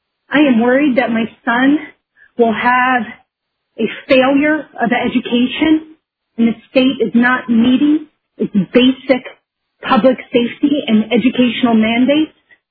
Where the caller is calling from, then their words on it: Fairbanks, Alaska, United States; I'm calling from Fairbanks, Alaska.